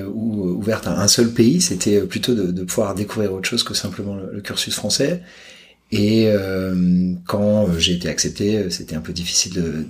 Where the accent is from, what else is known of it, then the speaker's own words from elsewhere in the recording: Nancy, Grand Est, France; born there; Moi, je suis né à Nancy, dans l'est de la France.